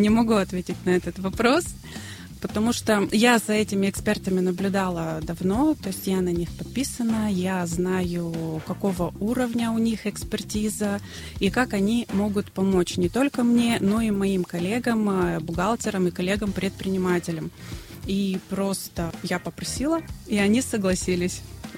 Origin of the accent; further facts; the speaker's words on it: Tyumen, Tyumen Oblast, Russia; Во-первых, я сама из Тюмени.